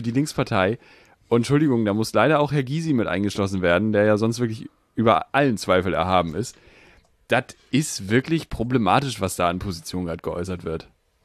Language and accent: German; Netherlands; bin ja eigentlich Niederländer.